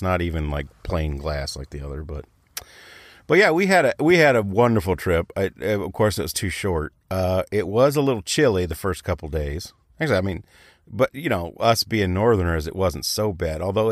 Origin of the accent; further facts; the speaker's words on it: Chicago, Illinois, United States; We're from Chicago. We can handle this. We're not some thin-blooded Floridians.